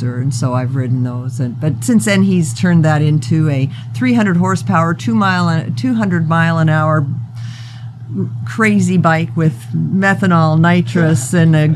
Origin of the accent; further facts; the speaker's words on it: Canada; now in Las Vegas, United States; I'm a motorcyclist from way back, and that's how I met my husband, was motorcycling. I'm from Canada. And I was riding through Las Vegas, and I bumped into him.